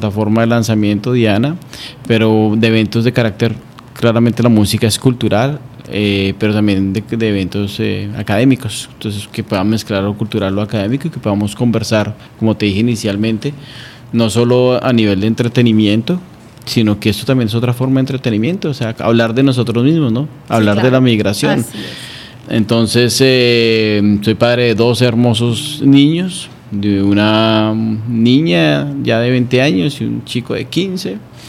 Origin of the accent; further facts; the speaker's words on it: Bogotá, Colombia; moved away as an adult; now in Montreal, Canada; Bueno, pues soy colombiano, soy de Bogotá, soy Rolo. Viví en Bogotá casi 35 años de mi vida. Migré a Canadá, ya llevo aquí en Montreal. He migrado aquí en Montreal, ya voy prácticamente para 11 años.